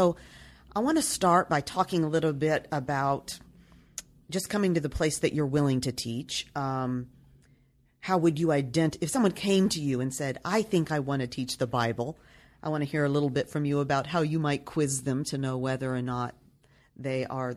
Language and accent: English; Nashville, Tennessee, United States; I come from Nashville, Tennessee.